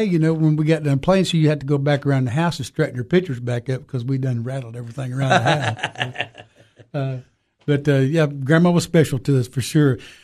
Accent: Jefferson City, Tennessee, United States; Okay, well, I grew up in Jefferson City, Tennessee, where Carson Newman College is.

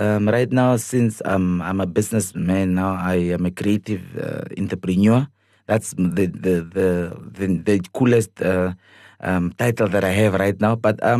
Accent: Katutura, Khomas, Namibia; I come from Katutura. I understand the people that lives in shacks.

